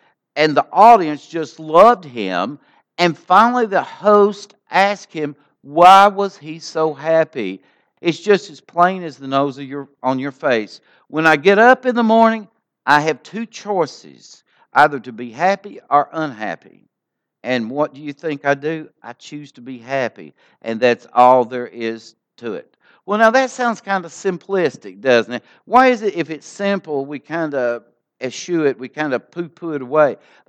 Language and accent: English; United States; When I was a missionary in Brazil, one of the saddest things I learned as an American was this.